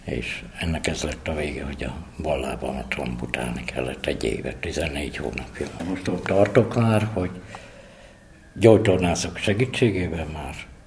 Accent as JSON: {"language": "Hungarian", "town": "Debrecen", "region": "Hajdú-Bihar", "country": "Hungary", "tie": "born there", "said": "Január 7-én születtem Debrecenbe, 30 évig Debrecenbe laktam"}